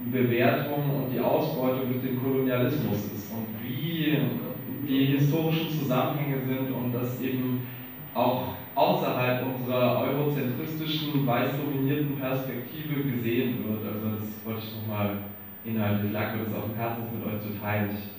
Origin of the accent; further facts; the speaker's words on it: Berlin, Germany; da ich aus Berlin komme und mich da seit 15 Jahren in der politischen Szene bewege